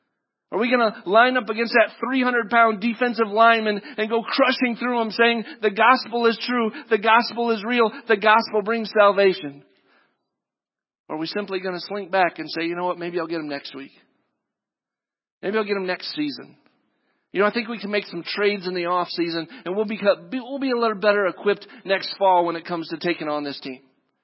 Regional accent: Cincinnati, Ohio, United States; born there; I was born in Cincinnati, so I guess I got to throw in with that group.

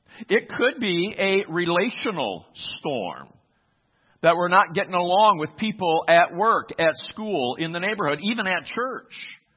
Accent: Muskegon, Michigan, United States; I was born and raised in Muskegon, Michigan. My whole family still lives there.

